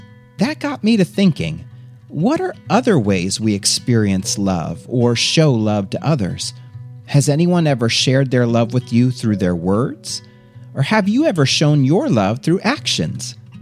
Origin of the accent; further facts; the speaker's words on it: Florida, United States; When I was a kid growing up in Florida, thunderstorms at night used to really scare me.